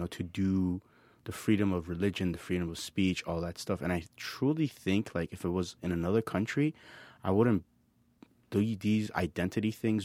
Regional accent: United States; I totally understand what you're saying because I am American, but I'm also Iranian.

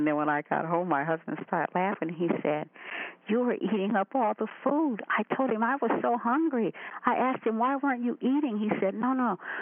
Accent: Columbus, Ohio, United States; I'm from Columbus, Ohio.

